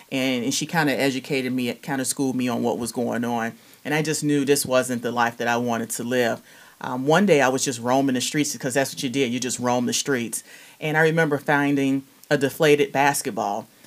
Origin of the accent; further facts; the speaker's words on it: Chicago, Illinois, United States; I am from the south side of Chicago.